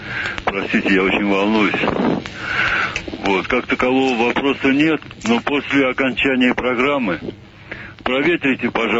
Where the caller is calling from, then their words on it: Saratov, Saratov Oblast, Russia; из Саратова.